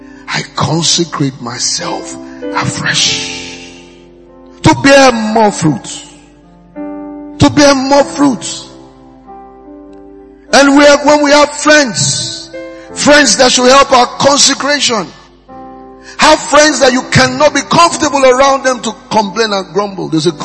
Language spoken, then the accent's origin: English; Nigeria; While I'm a Nigerian, I fulfilled it.